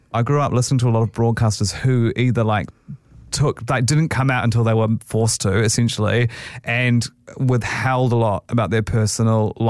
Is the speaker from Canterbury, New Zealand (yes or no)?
yes; Christchurch, Canterbury, New Zealand; Basically, I grew up in Christchurch.